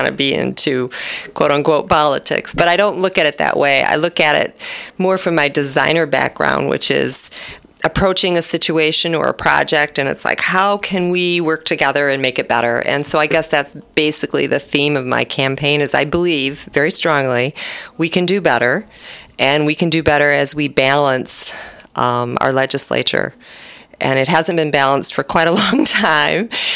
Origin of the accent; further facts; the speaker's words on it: Michigan, United States; moved away as an adult; now in La Crosse, United States; I grew up in Michigan. Big water girl, and about 30 years ago, just under 30 years ago, I moved to the La Crosse area